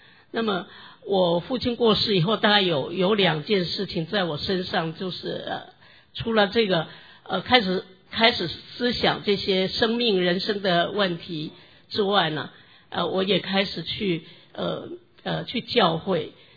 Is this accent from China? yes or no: no; southern Taiwan, Taiwan; 我是生在台湾南部的一个小农村，那么生在那里，长在那里。